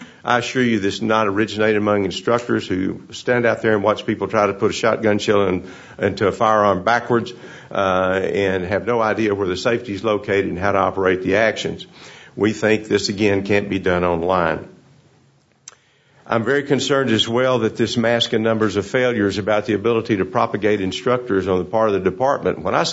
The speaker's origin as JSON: {"language": "English", "region": "Texas", "country": "United States", "tie": "born or raised there", "said": "I grew up in Northeast Texas, still there."}